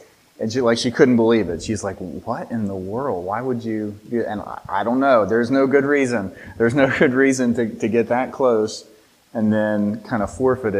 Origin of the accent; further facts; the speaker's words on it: West Virginia, United States; I'm from West Virginia originally, so I'm a West Virginia Mountaineers fan.